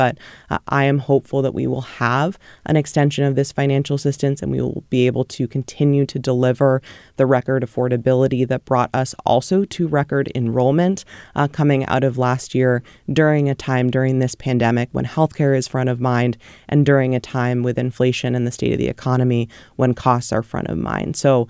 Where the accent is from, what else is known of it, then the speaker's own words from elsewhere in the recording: California, United States; it's such a privilege to be back here in my home state of California doing that work.